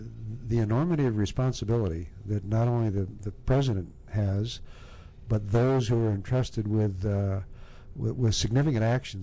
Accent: Washington, District of Columbia, United States; born there; also born or lived in London, United Kingdom / Tokyo, Japan; I grew up, I was born in Washington, D.C. I spent some time on the East Coast and on the West Coast, and early in my grammar school years, we lived in London, England, right downtown by Marble Arch.

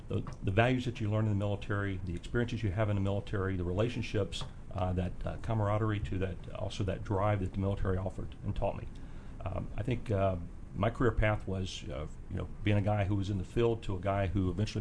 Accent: Shelby, North Carolina, United States; I grew up in North Carolina, Shelby, North Carolina, foothills of the Appalachian Mountains, and then later in Chapel Hill, North Carolina.

